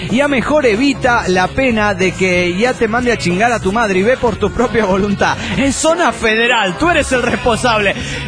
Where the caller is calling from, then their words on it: Guadalajara, Jalisco, Mexico; de Guadalajara, Jalisco, México.